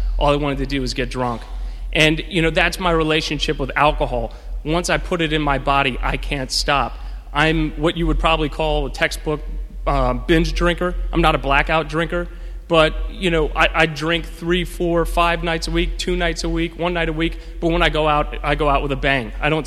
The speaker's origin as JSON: {"language": "English", "town": "New York City", "region": "New York", "country": "United States", "tie": "born or raised there", "also_born_or_lived": "Virginia", "said": "I was born in Virginia, but grew up here in New York City."}